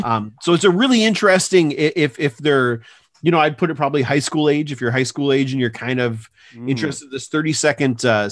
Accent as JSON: {"language": "English", "town": "Maidstone", "region": "Ontario", "country": "Canada", "tie": "born or raised there", "said": "I grew up in Maidstone, Ontario."}